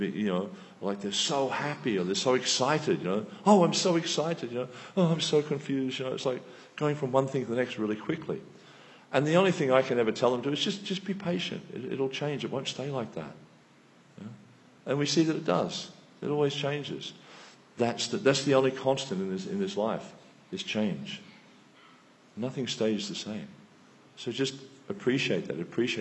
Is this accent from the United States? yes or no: no; Melbourne, Victoria, Australia; also born or lived in Malaysia; I was brought up in Melbourne, but my family went travelling, and we went to lived in Malaysia, and then when we came back from Malaysia, we lived all over the place.